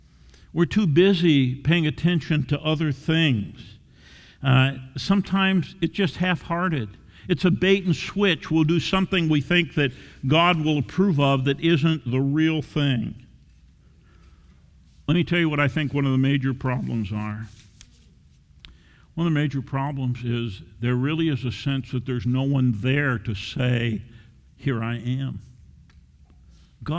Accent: New York, United States; I grew up in the Triple Cities in New York where IBM started.

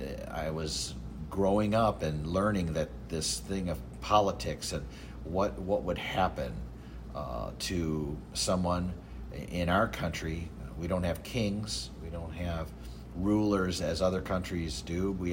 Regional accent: Chicago, Illinois, United States; The Democratic National Convention is going on in my hometown of Chicago, blocks away from where I was growing up

